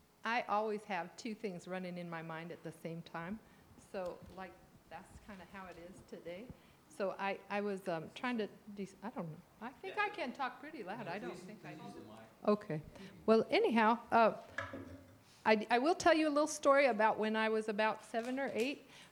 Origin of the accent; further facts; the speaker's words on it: California, United States; Okay, I was raised in Southern California. I'm sure by any standards it's a Sodom and Gomorrah today, but at the time it was a pretty decent place